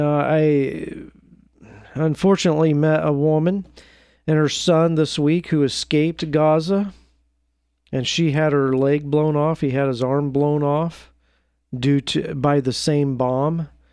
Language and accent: English; Portland, United States; I mean, I'm just going to call out a company in my hometown of Portland.